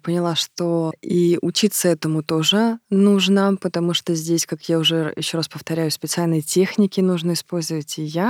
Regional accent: Moscow, Russia; Я родилась и выросла в Москве, но несколько лет тому назад, по долгу своей службы, я приехала в Дагестан.

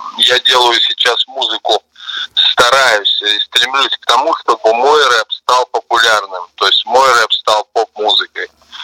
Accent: Gomel, Gomel Region, Belarus; also born or lived in Kazan, Russia; now in Moscow, Russia; Я родился в Казани, жил долго в городе Гомеле, 15 лет. Сейчас 12-й год, живу уже в Москве, поэтому я, наверное, гражданин Советского Союза.

